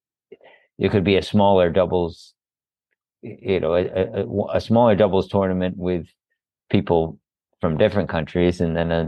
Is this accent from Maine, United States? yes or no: no; New York, United States; I'm completely biased as a New Yorker.